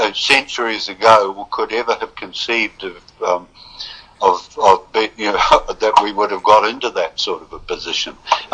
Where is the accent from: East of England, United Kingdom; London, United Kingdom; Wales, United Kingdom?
London, United Kingdom; But, you know, as a Londoner, Juan, and as Londoners as well as New Zealanders and Colombians